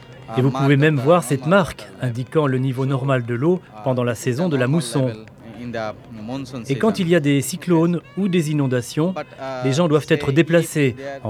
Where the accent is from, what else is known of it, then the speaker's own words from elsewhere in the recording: Nepal; Ça n'existe pas chez moi au Népal.